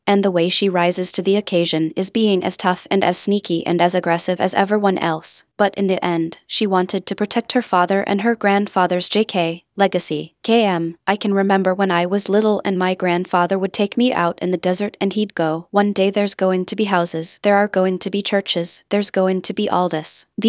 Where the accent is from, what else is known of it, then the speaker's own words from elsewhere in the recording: Las Vegas, Nevada, United States; well, I grew up in Las Vegas and we were talking about growing up there in the 90s when it was still kind of a frontier town with a lot of crime.